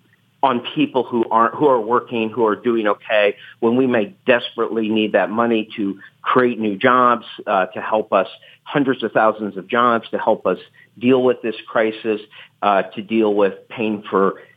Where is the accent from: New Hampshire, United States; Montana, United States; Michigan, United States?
Michigan, United States; Ann Arbor; Oh, well, you know, I grew up in Ann Arbor